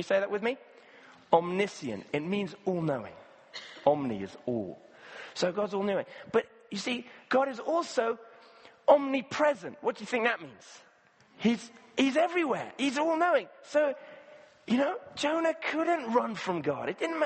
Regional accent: Kenya; In Africa, where I grew up in Kenya, you get some fantastic tropical storms.

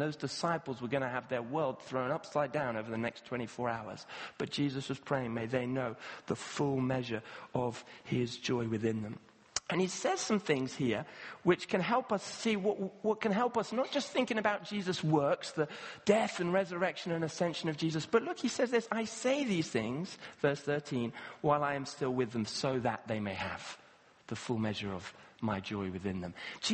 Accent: Kenya; we used to sing a song when I was growing up in Kenya

